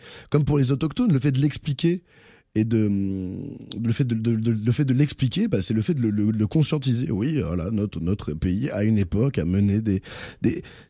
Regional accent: France; là je parle de la France, mais pas parce que je suis français

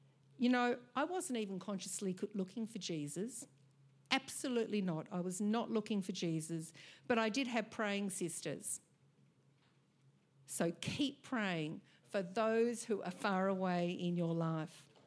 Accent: Templestowe, Victoria, Australia; My years growing up in Templestowe cultivated my sense of community.

